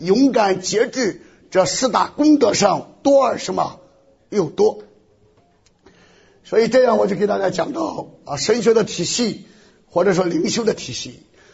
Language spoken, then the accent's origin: Chinese; Shandong, China; 我们山东人讲说，大鱼吃小鱼，小鱼怎么办？